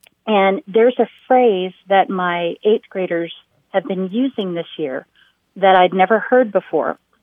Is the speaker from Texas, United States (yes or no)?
yes; San Antonio, Texas, United States; I'm from San Antonio, Texas.